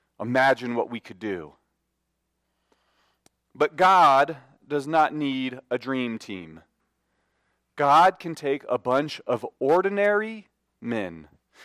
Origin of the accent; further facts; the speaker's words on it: Denver, Colorado, United States; I grew up in Denver, of course.